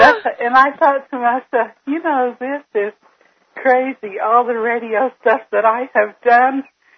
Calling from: Anthony, Kansas, United States; Anthony, Kansas.

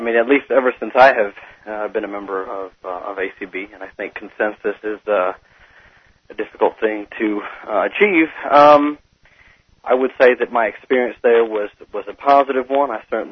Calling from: Tallahassee, Florida, United States; I am calling from Tallahassee, Florida. I'm a student at Florida State University.

